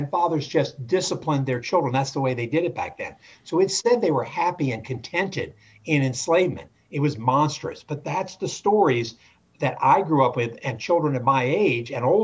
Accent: Virginia, United States; He was this great hero of the Confederacy, and they were the good guys mm-hmm. growing up in Virginia. He was a Virginia gentleman. I wanted to be a Virginia gentleman.

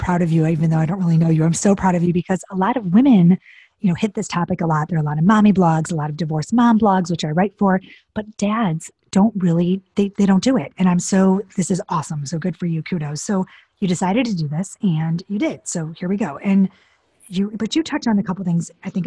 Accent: Detroit, Michigan, United States; a lot of my friends that I'm from Detroit

